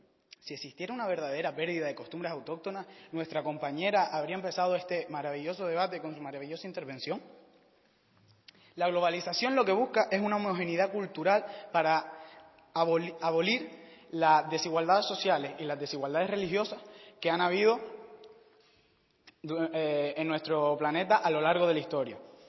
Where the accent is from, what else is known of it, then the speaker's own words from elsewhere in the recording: Canary Islands, Spain; Como canario me siento orgulloso de serlo y me siento orgulloso de vivir en las islas.